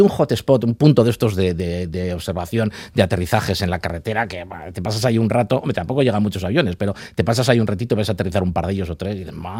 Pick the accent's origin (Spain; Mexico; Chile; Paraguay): Spain; Bilbao, Basque Country; para los que somos de Bilbao